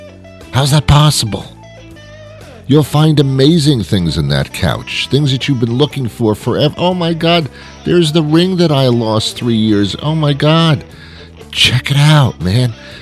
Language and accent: English; East Coast, United States; But I'm not from California. I'm from the East Coast of the country.